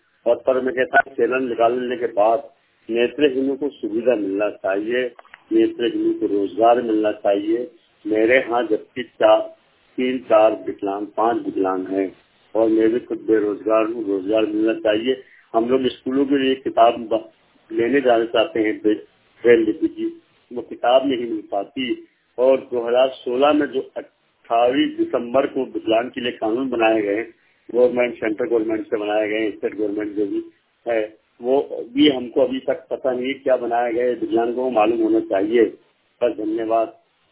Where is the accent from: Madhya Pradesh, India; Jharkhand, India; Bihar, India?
Madhya Pradesh, India; Chhindwara; चाना मेटा प्रांतीय क्षेत्र जिला छिंदवाड़ा का रहने वाला हूँ